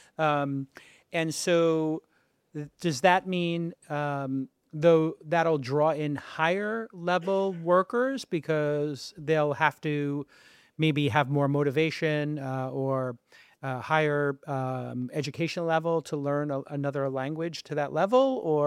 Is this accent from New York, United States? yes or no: yes; Brooklyn, New York, United States; Where I grew up in Brooklyn, you have enclaves, like little areas, and there's a Chinatown in Brooklyn and Manhattan